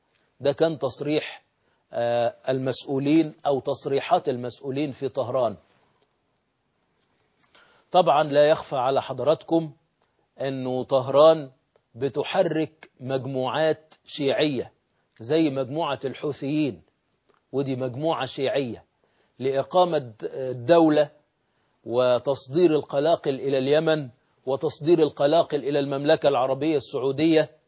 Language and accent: Arabic; Egypt; يعني عندنا في مصر يمكن المسألة ما وصلتش يعني أنها تتعدى منطقة الأمان